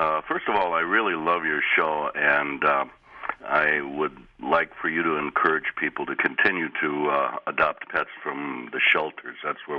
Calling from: Richmond, Illinois, United States; I'm in Richmond, Illinois, up near the Wisconsin-Illinois border.

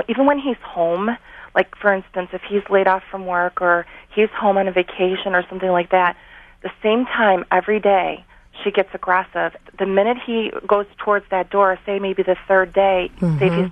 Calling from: Lakeview, New York, United States; Lakeview, New York.

